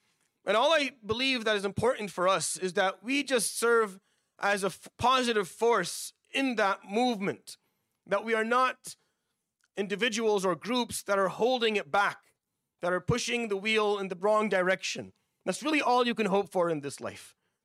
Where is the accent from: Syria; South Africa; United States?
Syria; We've seen it in my home country, Syria.